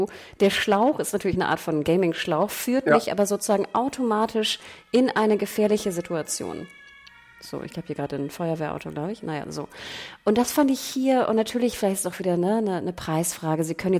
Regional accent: Hamburg, Germany; Also ich weiß nicht, als Hamburgerin würde ich sagen, ich habe immer einen Schirm dabei.

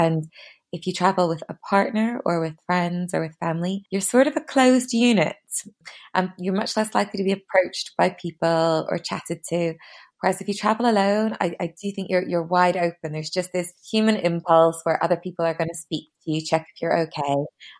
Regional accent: Belfast, Northern Ireland, United Kingdom; also born or lived in Singapore; growing up in Belfast and being pretty Irish through and through

